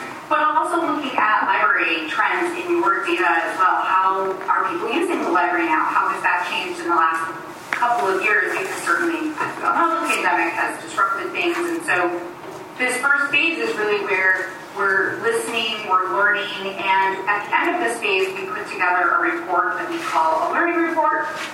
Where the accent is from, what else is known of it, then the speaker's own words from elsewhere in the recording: Joliet, Illinois, United States; now in Champaign, United States; I'm based in Champaign, Illinois, although I grew up in the Joliet area.